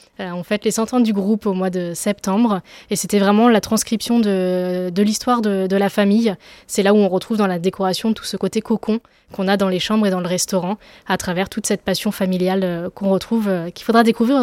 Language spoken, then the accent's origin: French; Saumur, Pays de la Loire, France; je suis originaire de Saumur